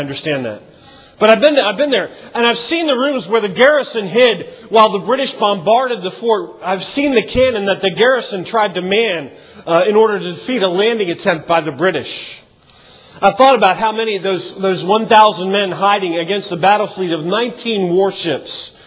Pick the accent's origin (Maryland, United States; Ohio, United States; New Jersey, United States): Maryland, United States; Baltimore; I grew up in Baltimore.